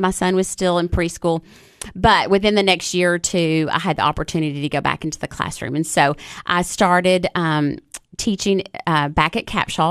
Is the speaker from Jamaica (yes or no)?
no; McMinnville, Tennessee, United States; also born or lived in Los Angeles; So I grew up in McMinnville. So I graduated from Warren County High School, and I went to Tech.